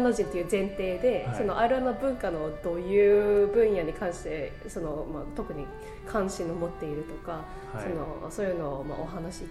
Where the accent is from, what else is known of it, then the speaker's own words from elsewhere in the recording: Canada; Japanese is a second language; 私の、まあ、印象、まあ、カナダ人としての印象では